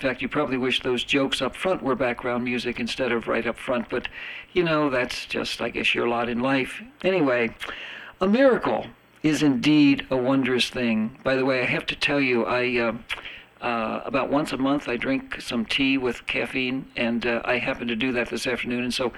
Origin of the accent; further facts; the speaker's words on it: Florida, United States; You know, really, I grew up in Florida